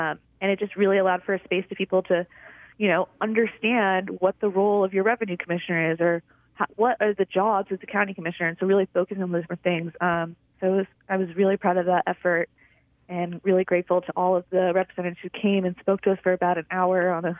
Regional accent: Connecticut, United States; now in Mobile, United States; I actually grew up, I'm a Yankee. I grew up in Connecticut in the suburbs of New York City. And then I moved down to Mobile in 2017

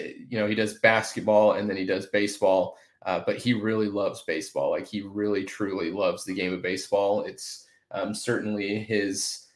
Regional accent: Tulsa, Oklahoma, United States; I grew up in Tulsa. I actually grew up going to Oral Roberts University baseball games

